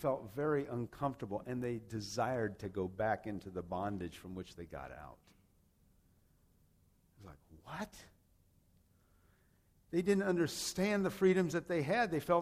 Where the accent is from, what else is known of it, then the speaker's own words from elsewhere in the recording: Rome, Lazio, Italy; also born or lived in San Jose, United States; But my parents took me when I was 11 months old from San Jose, California, where I was born, and transplanted me to Rome, Italy.